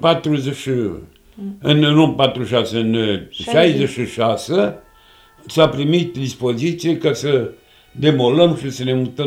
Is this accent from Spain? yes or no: no; Jupalnic, Caraș-Severin, Romania; Și eu am copilărit în Jupalnic.